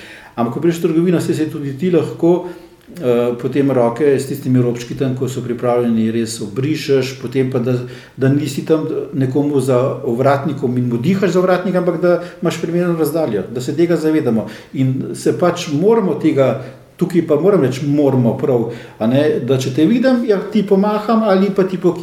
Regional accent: Ljubljana, Central Slovenia, Slovenia; odraščal sem v Ljubljani, točno je Ljubljana Vič, na Jamovi cesti, zelo blizu cerkve. Osnovno šolo sem obiskoval na Viču oziroma na Bičevju

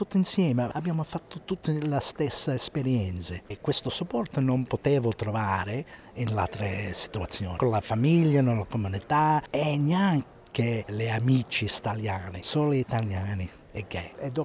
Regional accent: Australia; Italian is a second language; sono australiano, sono australiano. Io sono un'altra persona, non sono … italiano, no, sono australiano.

